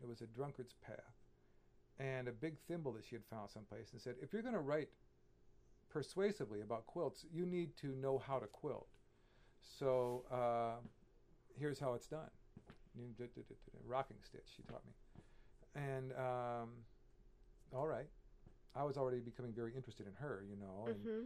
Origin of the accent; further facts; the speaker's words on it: Flint, Michigan, United States; also born or lived in Colorado; I was back in my hometown, Flint, for the summer after my 1 year of college in Colorado.